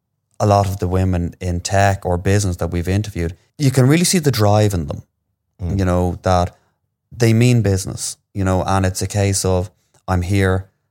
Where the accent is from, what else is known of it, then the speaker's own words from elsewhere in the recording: Ireland; And they can probably notice as well that we're Irish.